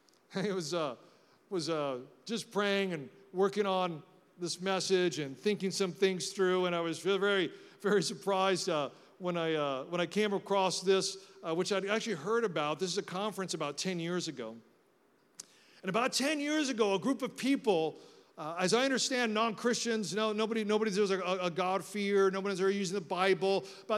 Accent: Los Angeles, California, United States; And I grew up in the inner city, so I grew up in the San Andreas Valley. It's a beautiful, beautiful place. So I grew up and I took buses in L.A. to go to school.

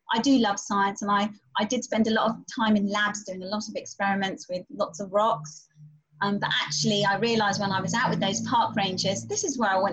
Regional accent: Slough, South East England, United Kingdom; I grew up in Slough, which is not known for its green spaces, as everybody knows if they've been there. But I grew up in a very traditional Asian family, traditional Indian family with traditional values.

